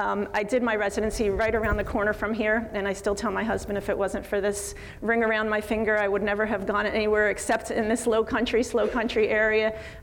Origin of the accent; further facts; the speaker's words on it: Camden, New Jersey, United States; I'm from Camden, New Jersey.